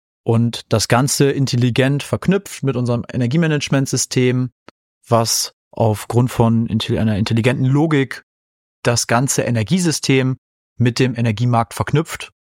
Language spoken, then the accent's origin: German; Lingen, Lower Saxony, Germany; Ich komme eigentlich aus Lingen tatsächlich.